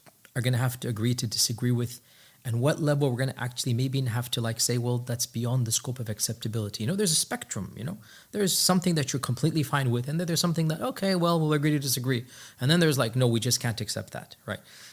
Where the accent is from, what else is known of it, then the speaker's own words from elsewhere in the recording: United States; I am an American, but I am extremely angry at what my country has done.